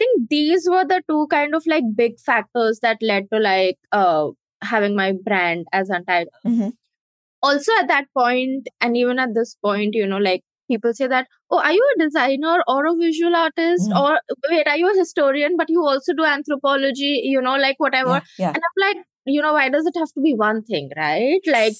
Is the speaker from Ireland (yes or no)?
no; India; growing up in India